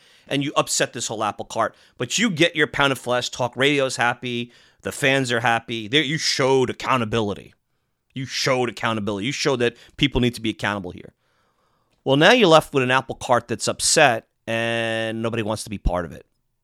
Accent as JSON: {"language": "English", "town": "Brooklyn", "region": "New York", "country": "United States", "tie": "born or raised there", "accent": "Brooklynese", "said": "I grew up in Brooklyn with Brooklynese, and now I got two decades of a Long Island, Long Islandese. You put it together, you got Brooklyn, Long Islandese, and that away you go."}